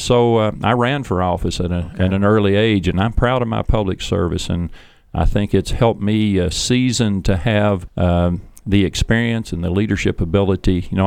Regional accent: Sandy Hook, Kentucky, United States; I come from a rural district in northeastern part of Kentucky. I am from Elliott County, Sandy Hook.

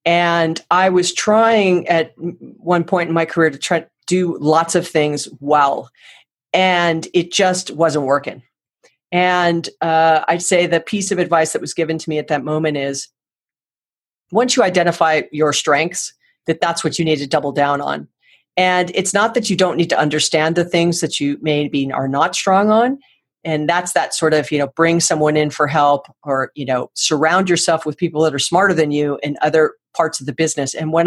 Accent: Hawaii, United States; we went to rival high schools. We're both from Hawaii.

